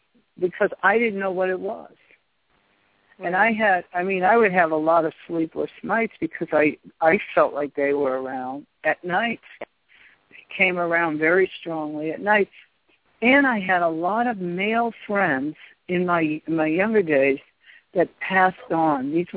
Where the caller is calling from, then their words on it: New Orleans, Louisiana, United States; Yeah, I'm calling from New Orleans.